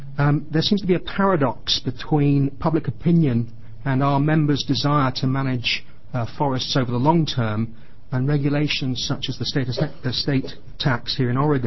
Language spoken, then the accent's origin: English; England, United Kingdom; I am not local. I come from England